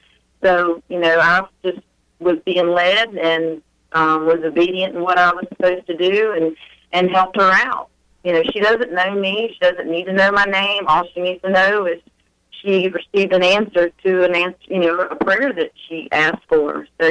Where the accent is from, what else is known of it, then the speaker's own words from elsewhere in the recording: Roanoke, Virginia, United States; now in Atlanta, United States; Hi, I'm in Atlanta, Georgia at the moment, but I'm from Roanoke, Virginia.